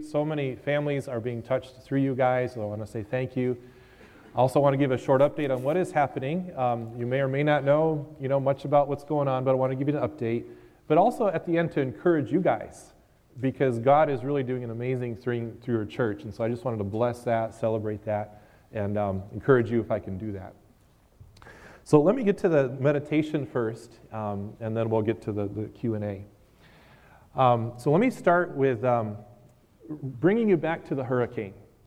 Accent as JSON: {"language": "English", "country": "Japan", "tie": "born or raised there", "moved": "as an adult", "said": "So, born there, grew up there, came back here for college"}